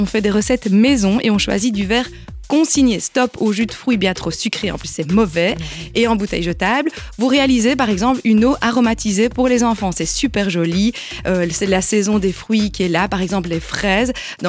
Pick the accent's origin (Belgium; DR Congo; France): Belgium; Liège, Wallonia; alors pour 4 adultes, on est liégeois